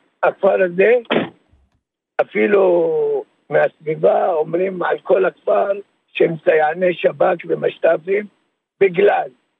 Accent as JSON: {"language": "Hebrew", "town": "Kafr Funduq", "region": "West Bank", "country": "Palestine", "tie": "born or raised there", "lives_now": "Tira, Israel", "said": "אני גדלתי בכפר פונדוק 25 שנה."}